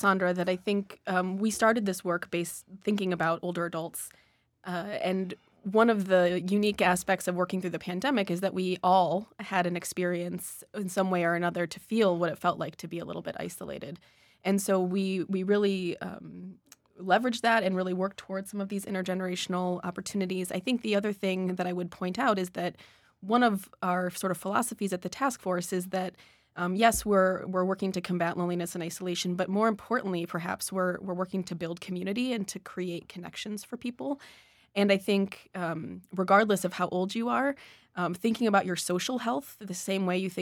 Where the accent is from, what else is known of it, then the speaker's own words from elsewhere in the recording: Midwest, United States; I, having not grown up in New England, have a similar sort of, I grew up in the Midwest